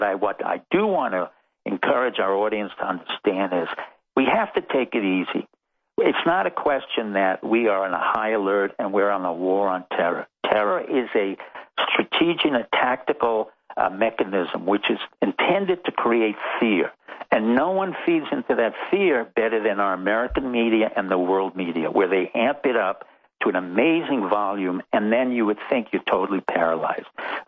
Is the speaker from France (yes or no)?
yes; Toulouse, Occitania, France; English is a second language; When I grew up in France, in the southwest of France, in Toulouse